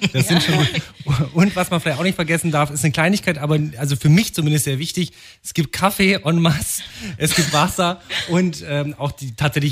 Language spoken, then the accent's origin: German; Bernburg, Saxony-Anhalt, Germany; moved away as an adult; Ich bin damals 2003 mit damals noch jungen 18 Jahren aus meiner Heimat Bernburg in Sachsen-Anhalt ins Rheinland gezogen und habe dort eine Ausbildung gemacht zum Gesundheits- und Krankenpfleger.